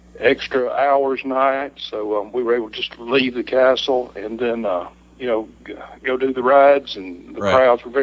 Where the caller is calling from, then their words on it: Mississippi, United States; Mississippi.